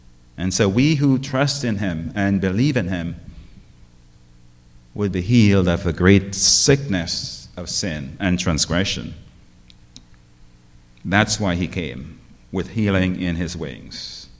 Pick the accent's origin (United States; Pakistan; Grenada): Grenada; that reminded me of the days when we were children growing up in Grenada.